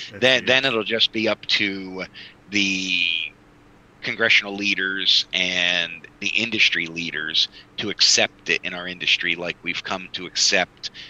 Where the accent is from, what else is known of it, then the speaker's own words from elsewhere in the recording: Pennsylvania, United States; My home state of Pennsylvania, we put that threshold at 17,000 pounds.